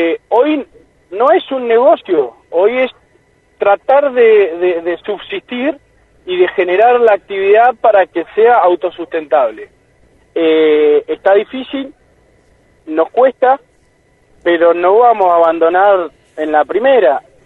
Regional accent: Esquel, Chubut, Argentina; Somos de acá, somos gente de Esquel, queremos apostar a esto.

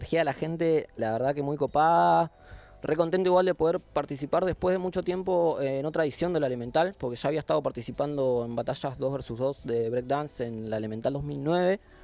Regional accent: Comodoro Rivadavia, Chubut, Argentina; Sí, soy nacido acá, criado acá

